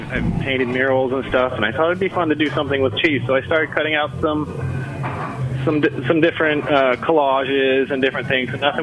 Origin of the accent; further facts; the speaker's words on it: California, United States; moved away as an adult; now in Seattle, United States; I moved to the Seattle area from Northern California when I was about 23 and found cheesemaking.